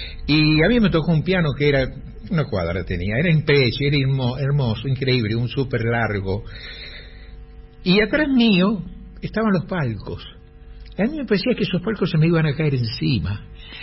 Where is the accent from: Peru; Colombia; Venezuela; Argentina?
Argentina; Buenos Aires; como buen porteño